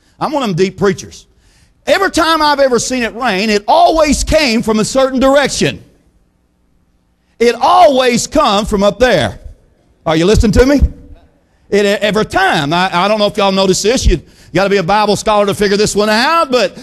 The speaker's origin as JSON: {"language": "English", "region": "Texas", "country": "United States", "tie": "born or raised there", "said": "we were raised up in Texas and we'd absolutely, I don't know about you, but there ain't a lot of rain that goes around in this state."}